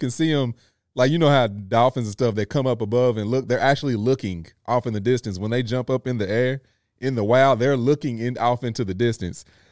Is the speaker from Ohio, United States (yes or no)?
no; Lexington, Kentucky, United States; I'm from Kentucky, as y'all know, Lexington, Kentucky.